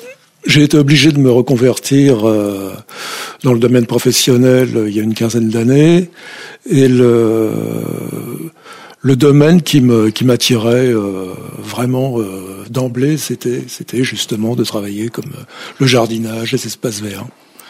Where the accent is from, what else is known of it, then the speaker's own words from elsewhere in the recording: Deuil-la-Barre, Île-de-France, France; born there; Je suis né à Deuil.